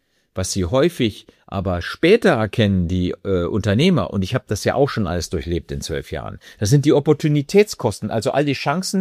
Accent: Germany; Und da habe ich als Deutscher eben auch mit meiner deutschen Kultur sehr viel lernen dürfen.

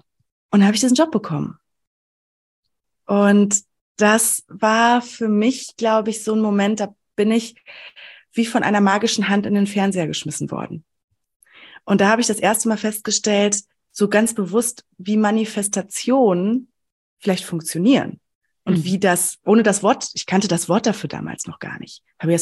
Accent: North Rhine-Westphalia, Germany; ich komme aus dem Sauerland, aus der ländlichen Region

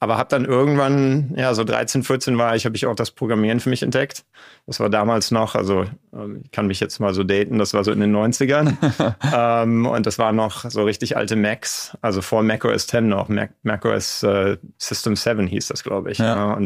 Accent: Cologne, North Rhine-Westphalia, Germany; moved away as an adult; also born or lived in Bremen; now in United States; Ich bin in Köln aufgewachsen, kölsche Jung. Habe da im Prinzip meine ganze Jugend verbracht.

